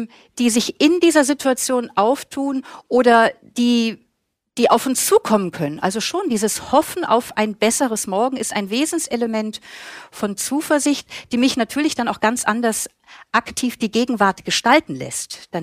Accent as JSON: {"language": "German", "country": "Germany", "lives_now": "Austria", "said": "dass ich als Deutsche in Österreich lebe und meine Familie und Freunde schon über lange Zeit teilweise nicht gesehen habe"}